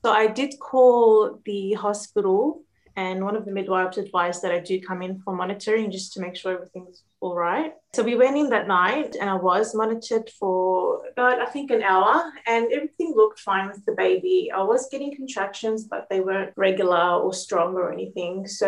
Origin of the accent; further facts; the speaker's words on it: Lebanon; now in Australia; Lebanon. We're from Lebanon.